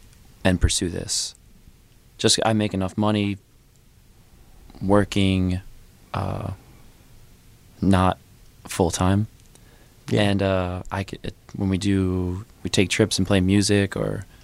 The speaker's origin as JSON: {"language": "English", "town": "Philadelphia", "region": "Pennsylvania", "country": "United States", "tie": "born or raised there", "said": "So I am 31, born and raised in Philly."}